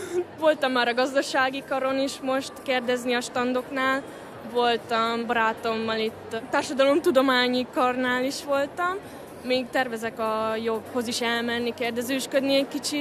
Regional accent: Miskolc, Borsod-Abaúj-Zemplén, Hungary; Én miskolci vagyok, szóval nekem pont jó helyen

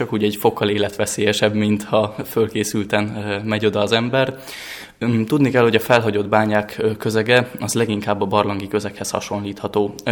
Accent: Transylvania, Romania; now in Budapest, Hungary; én egy erdélyi bányavidékről származom, és itt 12 éves koromban a kezembe akadt egy könyv

